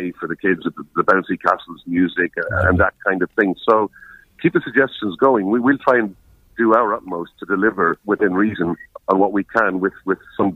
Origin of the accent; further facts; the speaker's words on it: Ireland; now in Spain; primarily I'm Irish and there's a lot of Irish people down on the Costa del Sol.